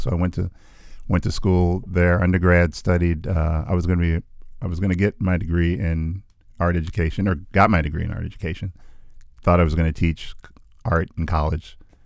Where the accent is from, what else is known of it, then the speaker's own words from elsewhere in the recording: Hampton, Virginia, United States; I was born an hour and 45 minutes east of here. I never know which direction it is. In Hampton, Virginia